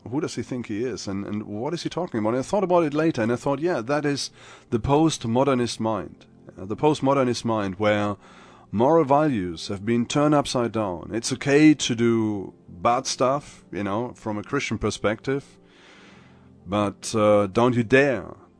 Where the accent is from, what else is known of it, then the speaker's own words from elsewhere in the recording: Germany; It's near my hometown in Germany